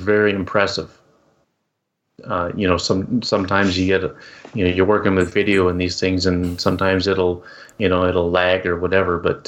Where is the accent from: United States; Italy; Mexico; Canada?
Canada; this is being developed right in my hometown here, a little wee place up in Canada.